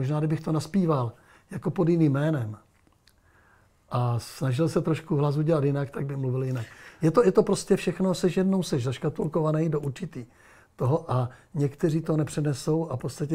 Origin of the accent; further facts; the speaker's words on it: Moravia, Czechia; já jsem z Moravy. A kde jsi, na Moravě se to může říkat kde jsi.